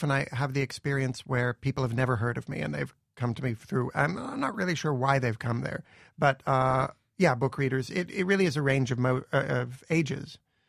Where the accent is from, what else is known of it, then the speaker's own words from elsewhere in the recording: Canada; I'm Canadian, after all.